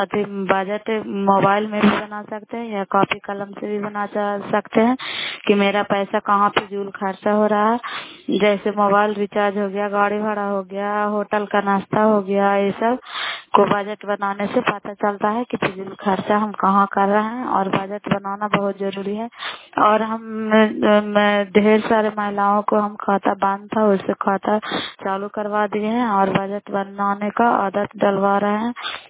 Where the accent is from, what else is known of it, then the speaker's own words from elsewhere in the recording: Bihar, India; नालंदा जिला कराय ब्लॉक की निवासी हूँ।